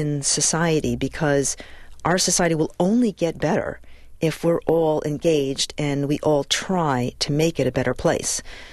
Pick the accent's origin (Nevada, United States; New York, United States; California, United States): New York, United States; New York City; also born or lived in China; I actually am a Chinese American, born and raised in New York City. But we did live in China for 5 years